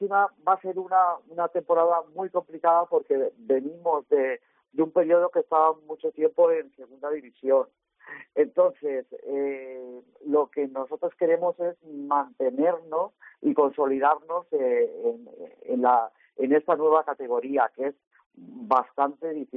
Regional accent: Elche, Valencian Community, Spain; Mira, somos de Elche, yo soy de Elche, de Vigo

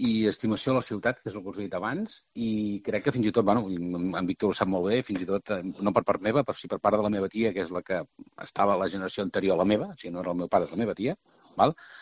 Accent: Italy; now in Girona, Spain; Sí, és cert que sí que venim d'Itàlia, que l'origen no és gironí, però jo crec que ja des del primer moment ens considerem molt gironins

